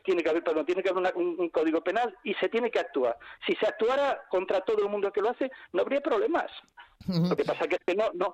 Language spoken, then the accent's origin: Spanish; Villaverde, Community of Madrid, Spain; yo soy de Villaverde, ¿vale?